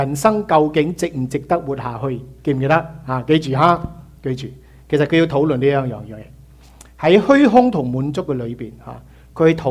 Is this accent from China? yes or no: no; Malaysia; 大家知道我在马来西亚长大，基本上有三大宗教，在我成长过程有三大宗教